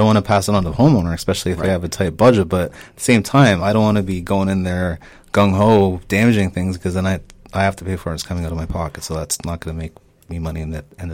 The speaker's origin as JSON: {"language": "English", "town": "Whitby", "region": "Ontario", "country": "Canada", "tie": "born or raised there", "said": "Because when I was a kid growing up in Whitby, I used to see all the streets being built and stuff."}